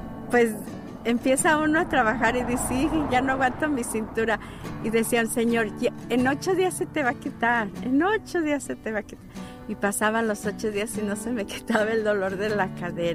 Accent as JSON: {"language": "Spanish", "town": "Tangancícuaro", "region": "Michoacán", "country": "Mexico", "tie": "born or raised there", "said": "pues el pueblo de nosotros es allí, Tangancícuaro, donde está el lago Camécuaro."}